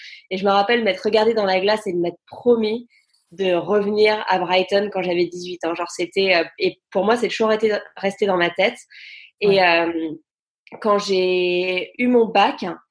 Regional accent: France; moved away as an adult; now in United Kingdom; j'ai 25 ans, j'habite en Angleterre depuis maintenant presque 7 ans. Je suis styliste et j'ai quitté la France quand j'avais 19 ans

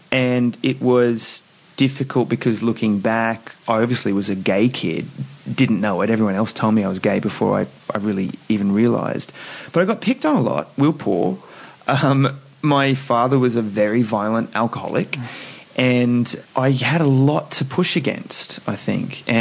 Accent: Brisbane, Queensland, Australia; I mean, yes, living in Brisbane, we were, at the time I didn't realise, but I guess we were quite poor.

